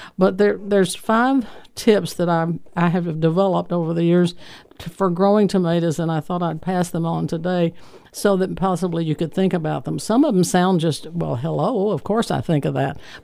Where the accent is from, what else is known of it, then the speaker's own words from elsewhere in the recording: Little Rock, Arkansas, United States; I remember growing up in Little Rock that my dad always had the latest big boy or bitter boy tomatoes.